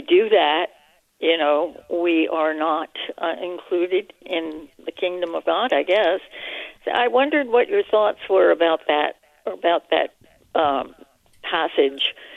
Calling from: Fountain Valley, California, United States; I'm from Fountain Valley, California.

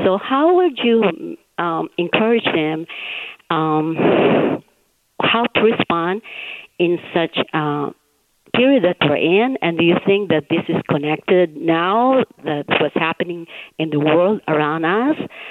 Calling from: Rancho Cucamonga, California, United States; Rancho Cucamonga.

